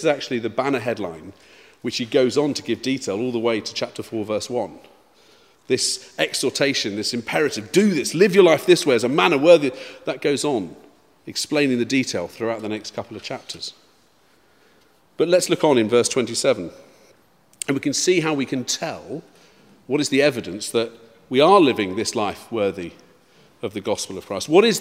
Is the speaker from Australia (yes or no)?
no; England, United Kingdom; the French, for a while, changed their nickname for the British. They normally called us, my accent's terrible, but Le Rose Beef.